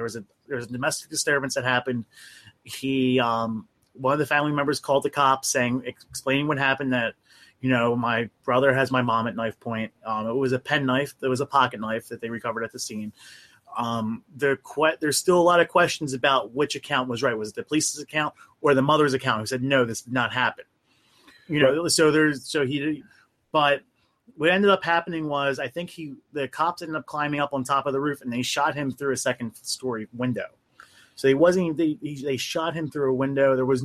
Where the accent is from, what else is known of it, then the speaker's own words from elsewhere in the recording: Philadelphia, Pennsylvania, United States; Like, where I grew up in Philadelphia, you wouldn't want to dare move back, live there 20 years ago.